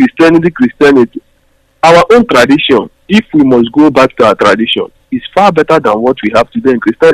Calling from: London, United Kingdom; I'm calling from London.

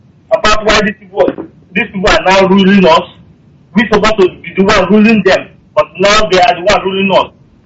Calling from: Moscow, Russia; from Russia, Moscow.

